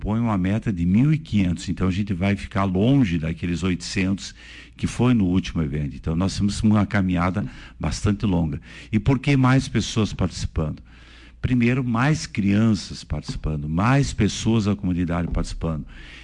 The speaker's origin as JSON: {"language": "Portuguese", "country": "Brazil", "said": "como todos nós, como bons brasileiros, nós deixamos tudo para a última hora."}